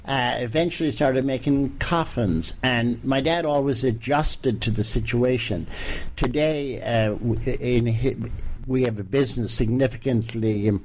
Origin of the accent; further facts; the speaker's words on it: Connacht, Ireland; born there; I was born in rural part of Ireland, County Mayo.